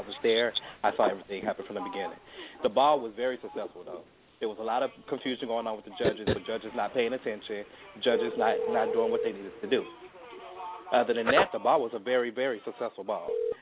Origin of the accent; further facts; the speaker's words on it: Houston, Texas, United States; I'm from Houston